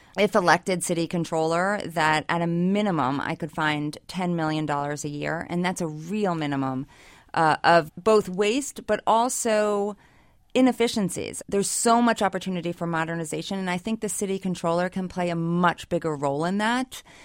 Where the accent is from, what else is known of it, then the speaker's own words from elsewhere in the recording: Abington, Pennsylvania, United States; moved away as an adult; I grew up in Abington, went to Abington High School, and left Philadelphia area for many years for college and then grad school.